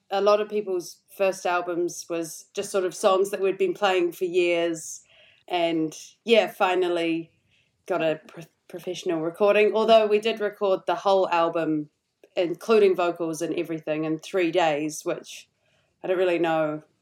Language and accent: English; Wellington, New Zealand; Yeah, we're all from Wellington.